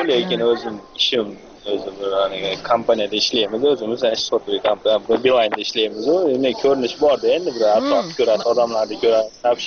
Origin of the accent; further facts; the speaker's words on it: Kyrgyzstan; o'zim Qirg'izistondan bo'lsam ham endi o'zbekman, narsam o'zbek